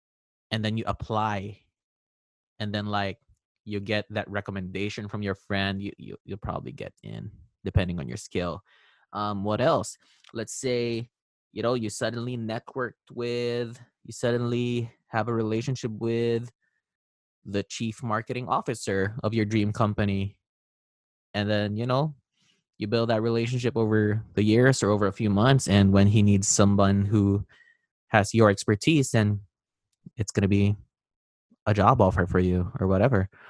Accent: Philippines; moved away as an adult; now in Toronto, Canada; So a little bit of background is I came from the Philippines. Then I went to Toronto, Canada in December 2019. Didn't know anyone here.

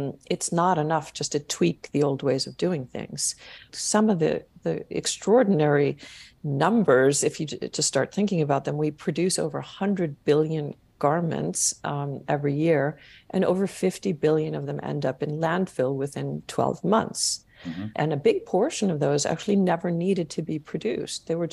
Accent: Iceland; English is a second language; But in the last years, I've also been spending more and more time in my home country and really reconnecting with the nature there.

